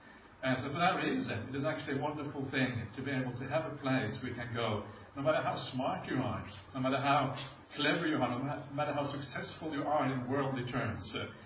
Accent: Norway; now in Australia; Norway, when I grew up, there's no Buddhism. I didn't know any Buddhists. My parents weren't Buddhist.

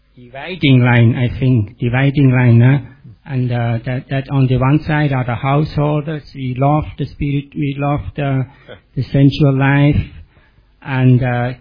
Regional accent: Switzerland; I'm from Switzerland.

